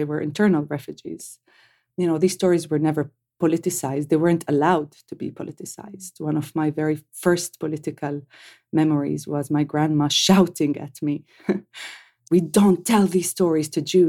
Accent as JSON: {"language": "English", "town": "Mi'ilya", "region": "Northern District", "country": "Israel", "tie": "born or raised there", "said": "I grew up in Ma'alia, which is a Palestinian village in the north near the Lebanese borders. Beautiful, beautiful place in the Western Galilee."}